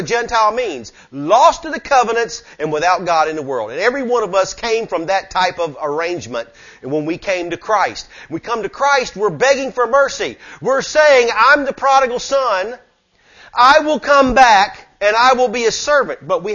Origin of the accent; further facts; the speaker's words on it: the South, United States; I'm a Southerner, man.